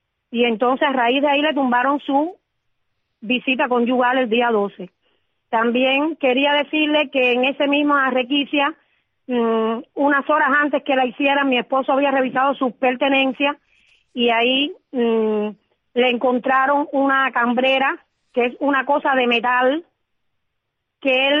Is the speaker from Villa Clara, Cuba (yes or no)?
yes; Caibarién, Villa Clara, Cuba; No, yo soy de Caibarien.